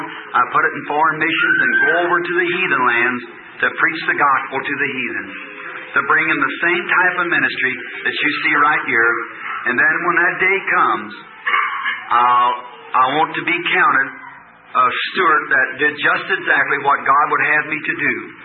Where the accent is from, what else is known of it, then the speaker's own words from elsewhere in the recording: Arkansas, United States; Say, I'm from Arkansas.